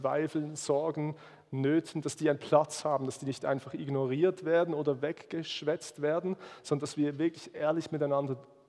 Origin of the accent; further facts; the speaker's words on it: Basel, Basel-Stadt, Switzerland; das machen wir als Basler sowieso nicht